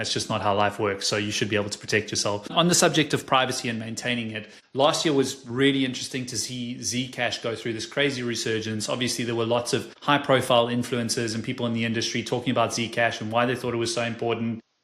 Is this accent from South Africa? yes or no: yes; South Africa; now in Netherlands; Look, I come from South Africa, and most South Africans are pretty sensitive about sharing, you know, their home address and stuff.